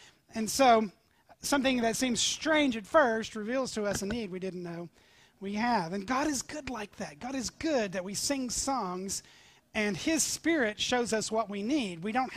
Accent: Tennessee, United States; I was from East Tennessee. I didn't know anybody who had ever had a king before.

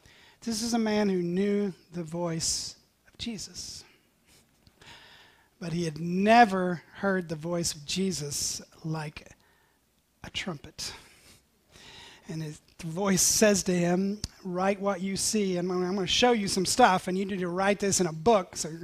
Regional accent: Tennessee, United States; Now, I'm from East Tennessee, and I remember being a brand new believer, and I worked with some Pentecostals

